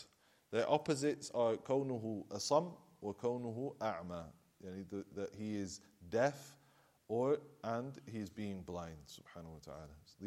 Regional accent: Blackburn, North West England, United Kingdom; So I'm new in Damascus, right? I'm from Blackburn, I'm from here.

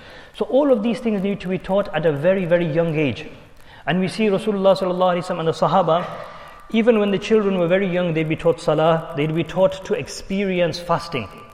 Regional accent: England, United Kingdom; We might find it very difficult, especially growing up in England.

